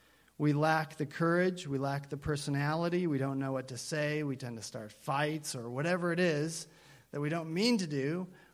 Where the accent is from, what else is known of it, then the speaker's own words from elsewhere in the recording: Idaho, United States; also born or lived in Tucson, Arizona; somewhere in Idaho, where you realize, I think I passed something just now. I think it was a town. We moved from Tucson, Arizona